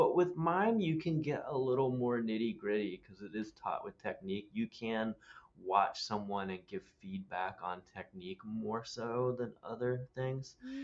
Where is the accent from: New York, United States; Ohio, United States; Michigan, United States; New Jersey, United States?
Ohio, United States; Columbus; I grew up in Columbus, which is kind of a college town for OSU, even though it's a city.